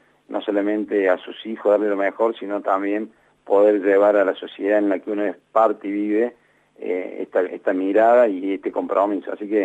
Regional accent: Córdoba, Argentina; now in Santa Rosa de Calamuchita, Argentina; No, yo nací en Córdoba capital.

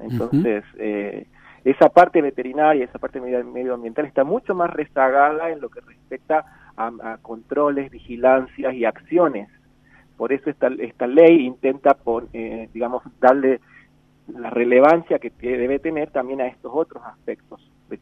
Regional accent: Argentina; para mí es un orgullo como argentino que esta ley haya sido aprobada

